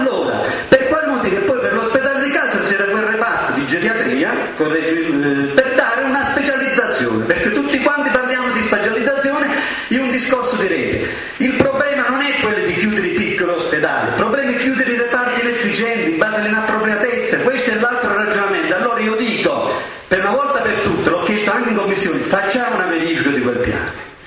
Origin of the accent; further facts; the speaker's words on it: Abruzzo, Italy; io sono contento di questo come abruzzese